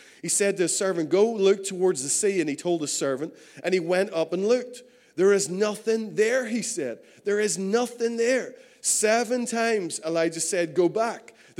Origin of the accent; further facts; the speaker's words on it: Northern Ireland, United Kingdom; I mean, we come from Northern Ireland.